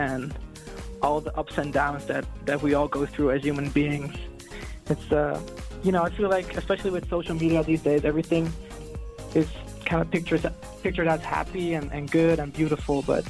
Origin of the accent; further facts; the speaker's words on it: Netherlands; I think growing up in Holland, everyone is always very down to earth.